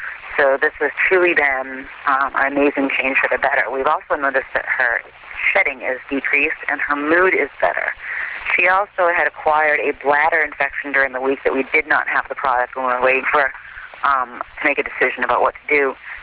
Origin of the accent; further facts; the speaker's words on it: Guilford, Maine, United States; I am from Central Maine, the town of Guilford.